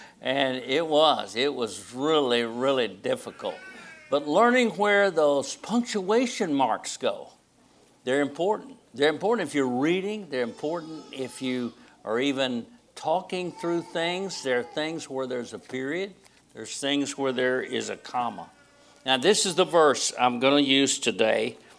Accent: United States; some of us born and raised in America and spoken English all our life, and we still get stumped.

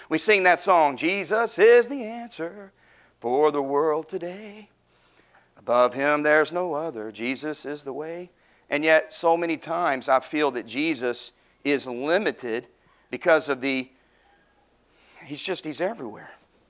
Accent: Hot Springs, Arkansas, United States; It's like I grew up in Hot Springs, Arkansas.

